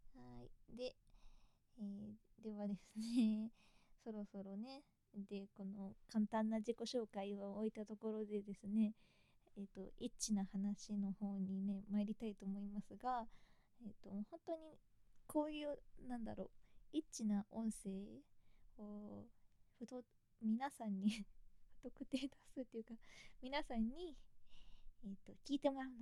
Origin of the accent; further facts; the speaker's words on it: Kanagawa, Japan; 出身地は神奈川県です。